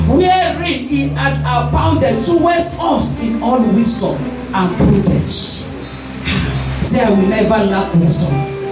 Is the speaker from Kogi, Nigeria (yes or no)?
no; Edo, Nigeria; I'm from Edo State. I know hear my language.